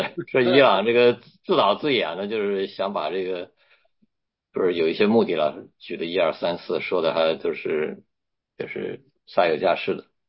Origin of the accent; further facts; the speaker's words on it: China; 最早就是从我们在中国小的时候就长大，对吧？